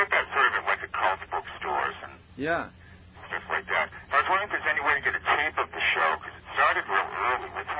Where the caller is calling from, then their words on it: Hollywood, California, United States; I'm in Hollywood.